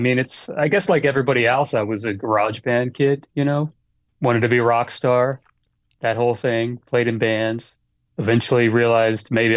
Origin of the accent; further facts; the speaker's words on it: Annapolis, Maryland, United States; I grew up in Annapolis, Maryland.